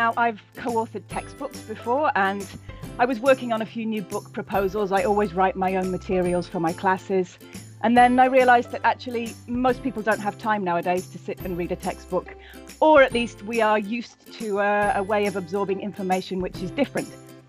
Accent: England, United Kingdom; I am an English language teacher from England.

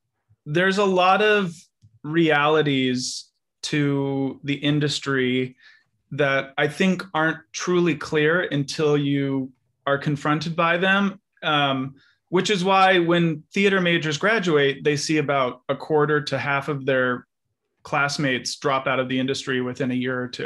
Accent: California, United States; I grew up in Northern California, a suburb of San Francisco.

